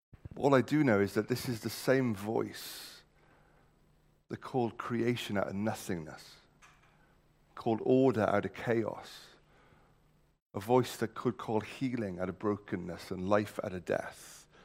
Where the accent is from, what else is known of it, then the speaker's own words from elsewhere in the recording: Wales, United Kingdom; I'm saying this as a Welshman